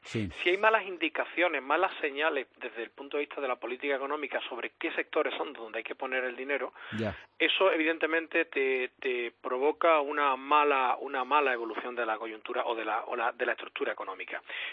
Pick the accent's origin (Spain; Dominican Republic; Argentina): Spain; Andalusia; como andaluz que también soy